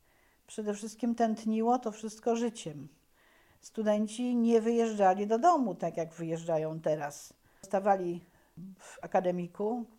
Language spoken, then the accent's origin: Polish; Nysa, Opole Voivodeship, Poland; w ogóle pochodzę z Nysy. W Nysie przypadały moje lata dzieciństwa. Tam chodziłam do szkoły podstawowej. Skończyłam to sławne liceum ogólnokształcące. Stamtąd pojechałam do Opola na studia.